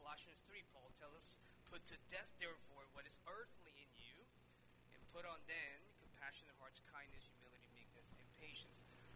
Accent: Texas, United States; I know we're in America, and I'm from the South, from Texas.

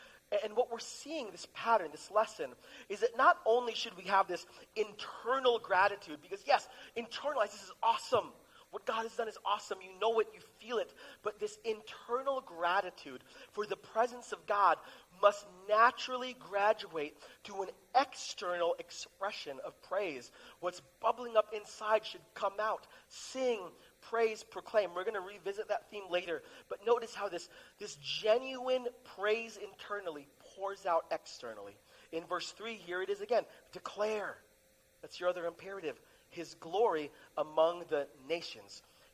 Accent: California, United States; I was blessed. I grew up in Southern California. Those were not things that I thought about regularly as a brown person.

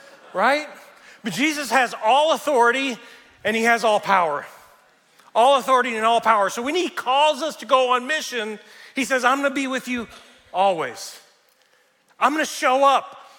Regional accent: Tennessee, United States; There was a farmer back in Tennessee, and we're from Tennessee, right?

